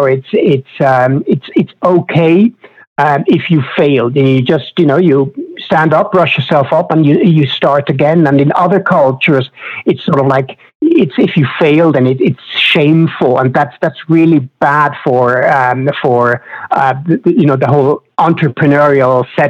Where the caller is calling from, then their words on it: Switzerland; English is a second language; I'm Swiss. I'm calling from Switzerland